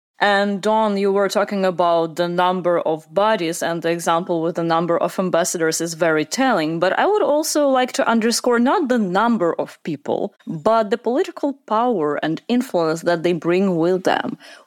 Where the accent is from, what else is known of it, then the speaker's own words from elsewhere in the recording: Kyiv, Ukraine; I'm from Kyiv. My mother still lives in Kyiv. My friends are in Kyiv.